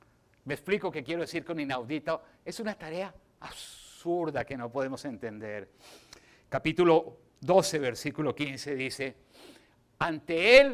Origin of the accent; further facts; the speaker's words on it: Colombia; en mi casa donde crecí en Colombia